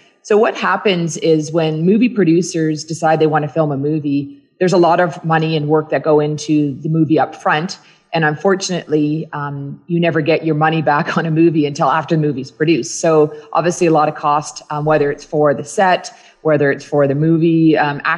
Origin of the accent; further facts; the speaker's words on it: New Germany, Nova Scotia, Canada; I grew up in New Germany, Nova Scotia, but I was actually born in Halifax, Nova Scotia, because there are no hospitals in New Germany.